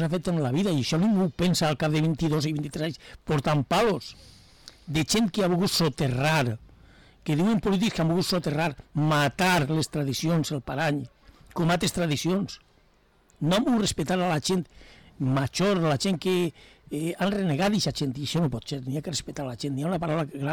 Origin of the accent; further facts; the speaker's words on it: Llíria, Valencian Community, Spain; Jo no puc fugir dels meus rels, que és de... Soc de Llíria, de València, soc de Llíria.